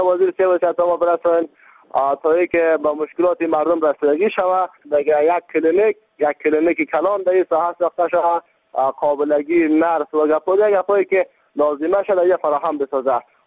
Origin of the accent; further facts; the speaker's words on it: Baghlan, Afghanistan; ولایت ما بغلان است